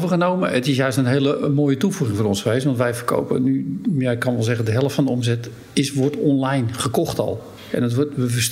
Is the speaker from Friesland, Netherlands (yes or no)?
no; Hem, North Holland, Netherlands; mijn ouders hadden toen de tijd in een heel klein plaatsje in Hem. Ja, vlakbij Venhuizen, misschien iets bekender. Daar ben ik ook geboren in Hem.